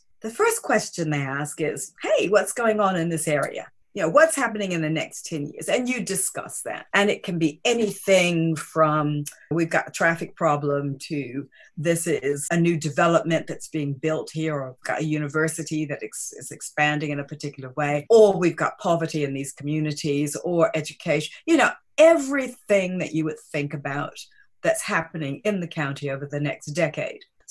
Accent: United States; accent: American; And of course, I'm American. You can tell that by my accent.

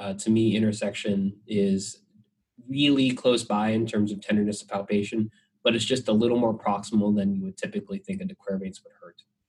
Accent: Florida, United States; which I thought was bullshit because I grew up in Florida and I didn't know what that was like.

